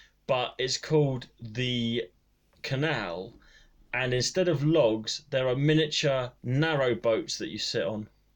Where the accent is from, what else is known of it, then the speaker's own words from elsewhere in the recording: East of England, United Kingdom; Well, fucking hell, I'm from Norfolk.